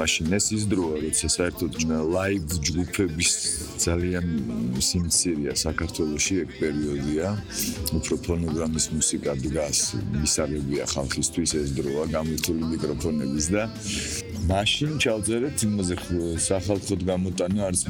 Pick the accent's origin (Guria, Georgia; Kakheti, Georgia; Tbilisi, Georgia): Guria, Georgia; Ozurgeti; იმიტომ რომ ბავშვობა გურიაში გავიბადე, გავიზარდე, ყველა არ დადეგებს იქ ვატარებდი და იქ ატარებენ დღესაც ჩემი შვილები